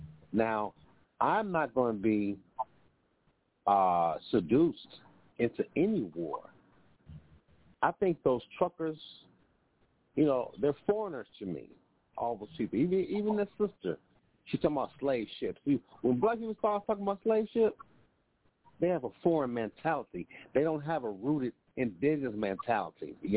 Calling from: Midwest, United States; calling from the Midwest.

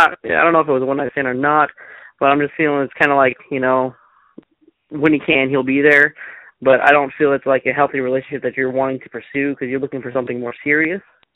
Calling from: Long Island, New York, United States; Long Island.

